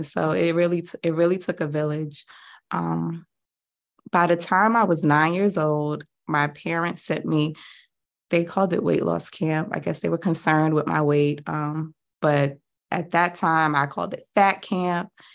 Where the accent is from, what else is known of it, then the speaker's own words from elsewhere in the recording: New York City, New York, United States; I grew up in New York City. Like I said, I was always a big girl, right? Everything was about my snacks growing up.